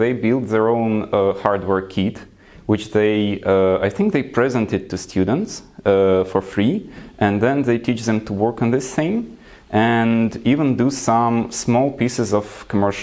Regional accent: Ukraine; Because when we were in US, we mentioned we are from Ukraine, people knew.

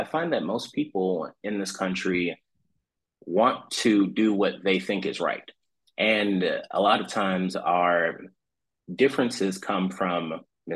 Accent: Georgia, United States; also born or lived in Macon; So growing up, I lived in a small town. I'm from Macon, Georgia, which is now a fairly moderate sized town, but I'm originally from Jones County, which was about 20,000 people or less at the time.

